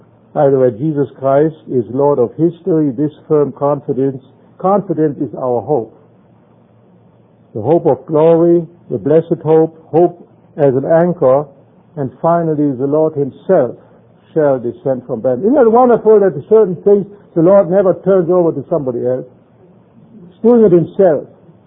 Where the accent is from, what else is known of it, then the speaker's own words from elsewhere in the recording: Düsseldorf, North Rhine-Westphalia, Germany; born there; English is a second language; my accent tells you I was born in Germany. My wife Erika also. And I was either born when Adolf Hitler came to power.